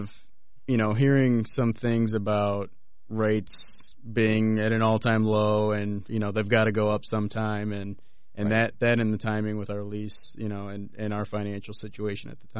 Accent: Illinois, United States; We're both from Northern Illinois originally, moved here roughly 2 years ago

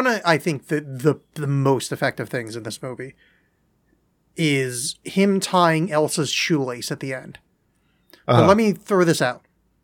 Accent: United Kingdom; Oh, sorry, I'm from Britain, snap his fingers.

